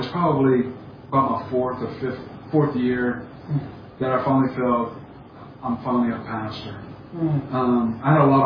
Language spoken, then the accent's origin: English; Louisiana, United States; accent: Cajun; I think part is some of it's my cultural background as a Cajun, if the audience can tell by the accent I am.